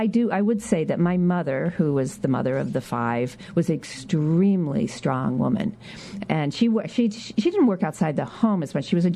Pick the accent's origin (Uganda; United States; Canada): United States; Birmingham, Michigan; There was nothing terribly dramatic about growing up in Birmingham, Michigan, other than it was very stable.